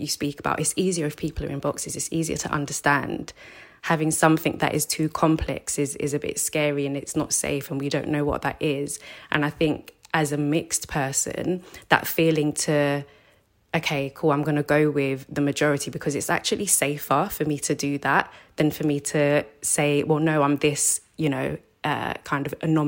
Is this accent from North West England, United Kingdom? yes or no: no; London, United Kingdom; I grew up in South London.